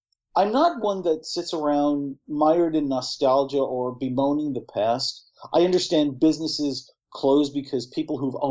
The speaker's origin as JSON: {"language": "English", "town": "New York City", "region": "New York", "country": "United States", "said": "because I'm a New Yorker and I know where the hell I'm going."}